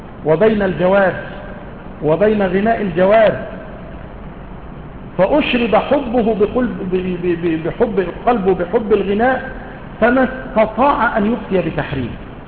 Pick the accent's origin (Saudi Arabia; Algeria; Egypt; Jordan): Egypt; وما يسمى عندنا في مصر بهذا الثوب حرير